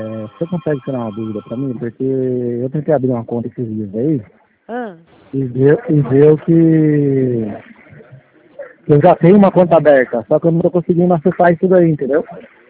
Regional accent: Vargem, São Paulo, Brazil; Não, eu sou de Vargem, só Vargem

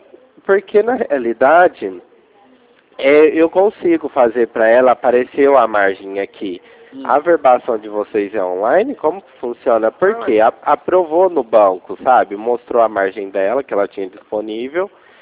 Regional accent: Ribeirão Preto, São Paulo, Brazil; eu sou de Ribeirão, né?

